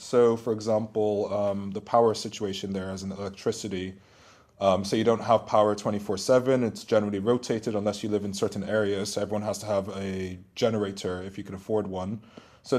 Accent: Dundalk, County Louth, Ireland; compared to maybe growing up in Dundalk, had generally done a lot more travel

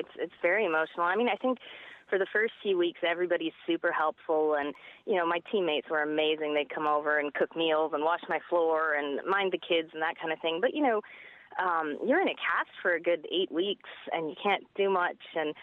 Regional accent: Michigan, United States; also born or lived in Dublin, Ireland; No, I grew up there in Michigan, but I'm from Dublin.

